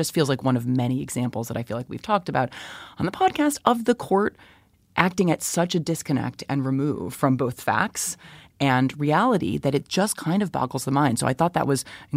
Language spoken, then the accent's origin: English; Chicago, Illinois, United States; my hometown of Chicago is probably the worst offender